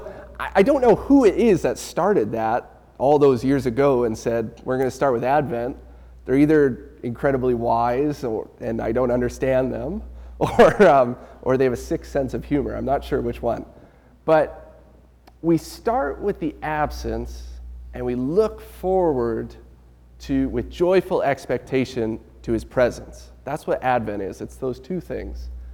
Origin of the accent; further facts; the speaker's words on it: Alberta, Canada; I've been around Southside for a couple years, but I'm originally from Northern Alberta.